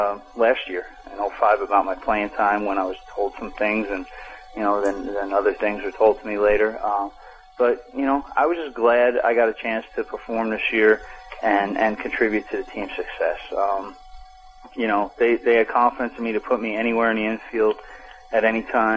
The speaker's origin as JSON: {"language": "English", "region": "New York", "country": "United States", "tie": "born or raised there", "said": "I grew up in New York"}